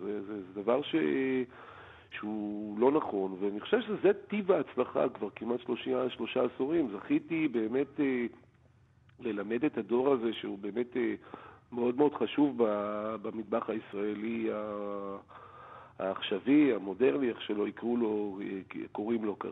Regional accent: Jerusalem District, Israel; born there; נולדתי ב-65. נולדתי במושבה הגרמנית.

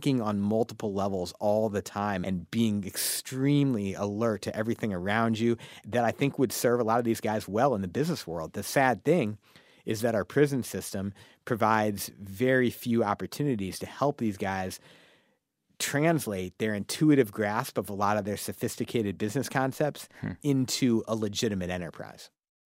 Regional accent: St. Louis, Missouri, United States

